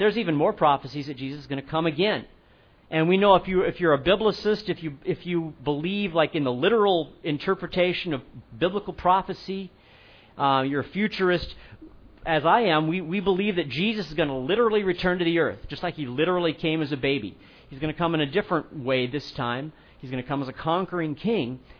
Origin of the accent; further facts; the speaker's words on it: United States; I love being an American. I love our country.